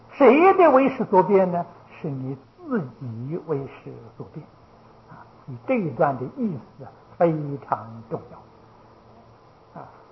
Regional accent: China

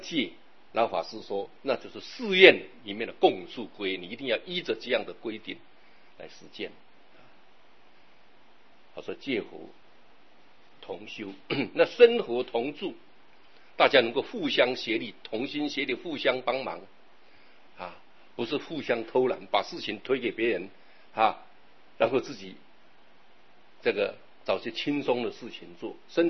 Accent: China; 我们中国人喜欢简单

